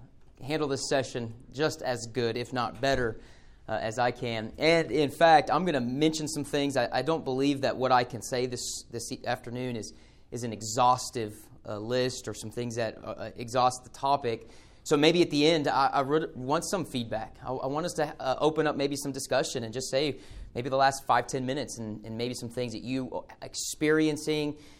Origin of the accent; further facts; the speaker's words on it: Las Vegas, Nevada, United States; moved away as an adult; So again, I'm from Las Vegas, Nevada. Grew up there for 19 years. Moved to Lancaster to go to West Coast Baptist College.